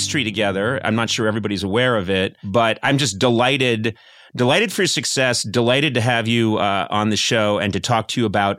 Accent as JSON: {"language": "English", "town": "Brookline", "region": "Massachusetts", "country": "United States", "said": "you're from Newton and I'm from Brookline and it's rival towns"}